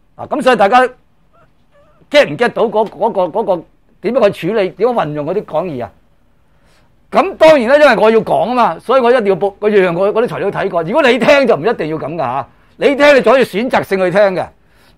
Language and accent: Chinese; China; 我们中国人很多部分都搞错了的